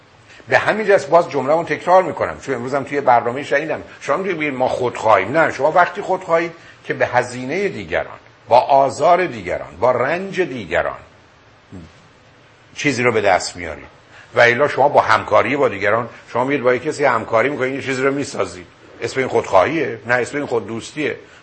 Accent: Iran; ببین ما ایرانیام

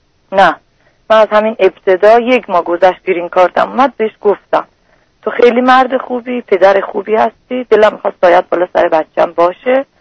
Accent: Iran; من شهر خودم بودم، 2 تا شهرم از ایران هستیم،

